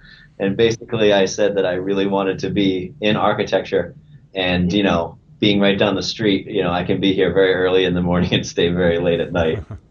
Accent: New Hampshire, United States; the reason I chose there is because I'm from New Hampshire, so proximity was close

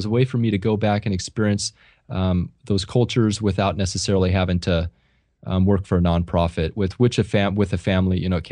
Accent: California, United States; born or raised there; also born or lived in East Coast

